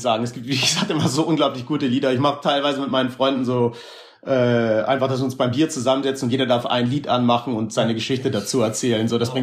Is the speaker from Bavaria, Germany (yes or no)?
no; Hamburg, Germany; born or raised there